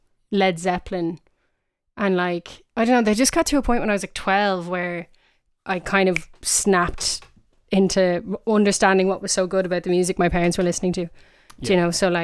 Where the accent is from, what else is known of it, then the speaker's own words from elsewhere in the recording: Bray, Leinster, Ireland; You know, there actually was, which is class. There used to be loads of like underage gigs and stuff.